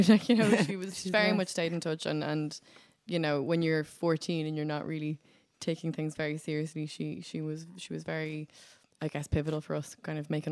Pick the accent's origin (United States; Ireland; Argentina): Ireland; Bray, Leinster; And we are obviously from Bray